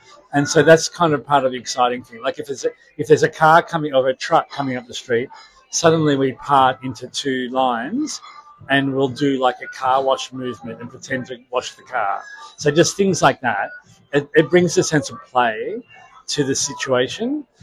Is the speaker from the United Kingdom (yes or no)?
no; Australia; It's hard for me to answer because I am Australian